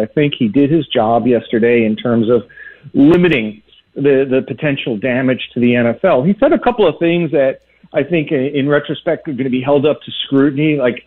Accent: New York City, New York, United States; now in Florida, United States; As a native New Yorker, living, growing up in Queens and Brooklyn and New York City, there weren't a lot of NASCAR tracks in my neighborhood.

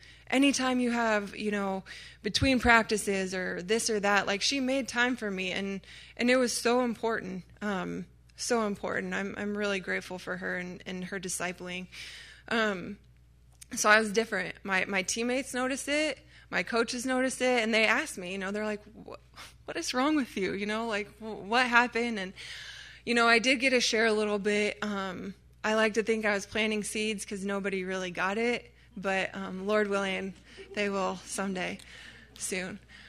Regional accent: Nebraska, United States; Now, growing up in Nebraska, you know, the Texans kind of have they walk a little higher than everyone else, I think.

